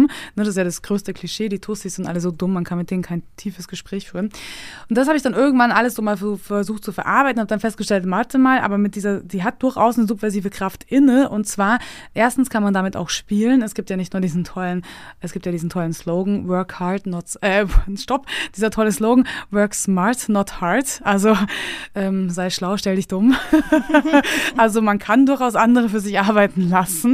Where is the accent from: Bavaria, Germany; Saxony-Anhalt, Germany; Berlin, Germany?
Bavaria, Germany; also born or lived in Munich / Austria; Und dann bin ich auch noch vom Land, ne? Wir sind ja von München nach Österreich gezogen, von Österreich dann wieder nach tiefes Niederbayern.